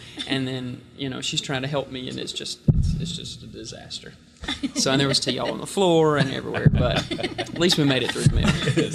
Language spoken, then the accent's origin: English; Alabama, United States; I mean, I grew up in North Alabama, and so we ate a lot of fried food every day